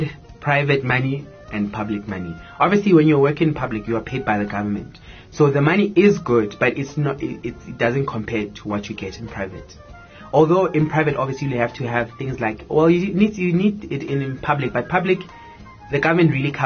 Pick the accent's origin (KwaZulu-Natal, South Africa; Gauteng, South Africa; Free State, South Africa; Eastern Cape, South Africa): Gauteng, South Africa; Soweto; I grew up in Soweto.